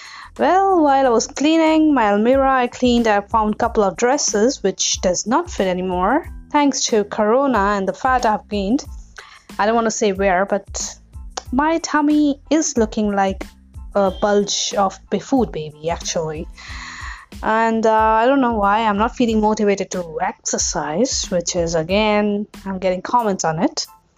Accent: India; And as we are in India, I'm from India

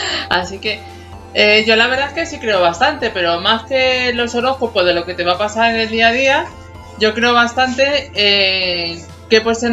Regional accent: Linares, Andalusia, Spain; born there; now in Madrid, Spain; no sé si lo sabéis, pero no soy de Madrid.

